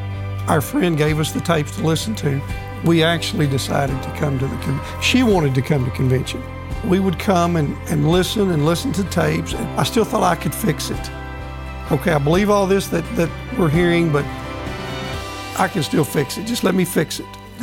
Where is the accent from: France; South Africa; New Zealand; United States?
United States; Fulton, Kentucky; We're from Fulton, Kentucky.